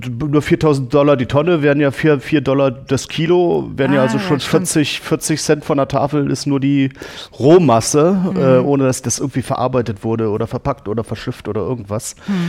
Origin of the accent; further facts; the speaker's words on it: Wolfenbüttel, Lower Saxony, Germany; Nee, ich komme aus Wolfenbüttel. Direkt aus dem Zonenrandgebiet